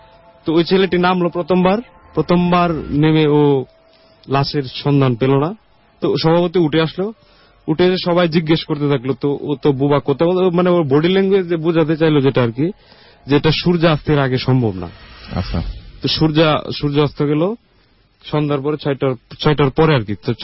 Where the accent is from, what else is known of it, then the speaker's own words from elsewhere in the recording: Durgapur, Mymensingh Division, Bangladesh; নেত্রকোনার দুর্গাপুর থেকে এসেছি।